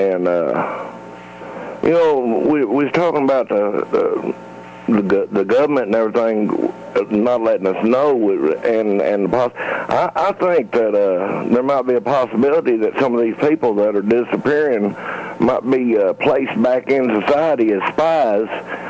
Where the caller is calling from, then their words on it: Hayti, Missouri, United States; I'm from Hayti, Missouri.